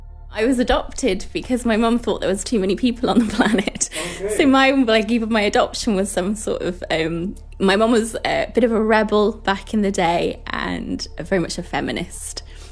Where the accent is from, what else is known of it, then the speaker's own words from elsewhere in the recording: Cork, Munster, Ireland; also born or lived in United Kingdom; I was born in Bessborough in Cork. So I was born obviously in Ireland and then I was adopted, but I grew up in the UK.